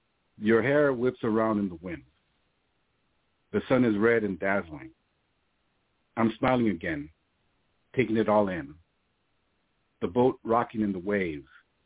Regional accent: Southwest, United States; I grew up in the Southwest, and in a city.

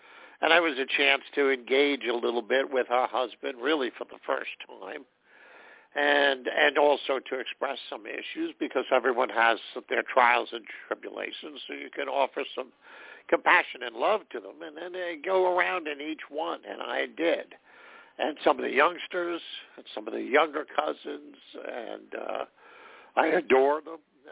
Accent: New York, United States; for me, the holiday, since I'm from New York, always has in and of itself a whole celebration aspect

